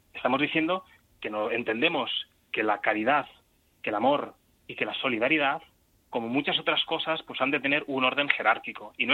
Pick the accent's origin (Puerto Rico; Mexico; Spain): Spain